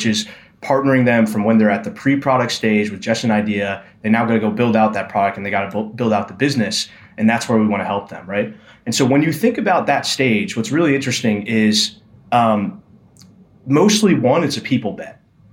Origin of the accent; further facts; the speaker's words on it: New Jersey, United States; I grew up in Jersey. I went to school in Pittsburgh.